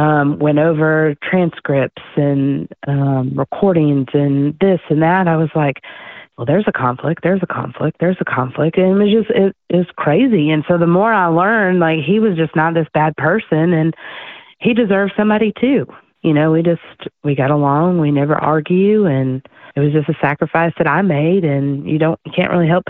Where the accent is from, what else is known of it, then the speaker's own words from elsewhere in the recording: St. Louis, Missouri, United States; I'm from a big city, so I'm from St. Louis.